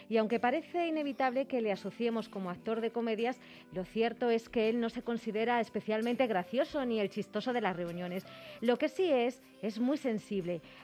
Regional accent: Spain; Pero como los españoles somos muy de etiquetar

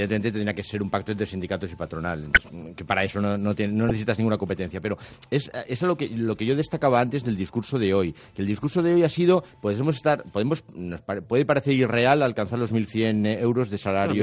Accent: Catalonia, Spain; y yo como catalán estoy mucho más ofendido todavía

